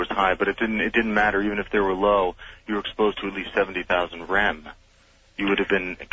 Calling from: New Haven, Connecticut, United States; New Haven, Connecticut.

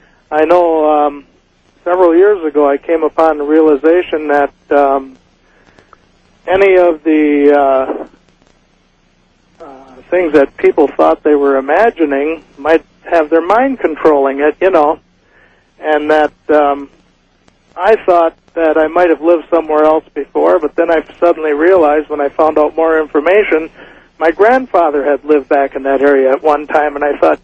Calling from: Milwaukee, Wisconsin, United States; I'm from Milwaukee.

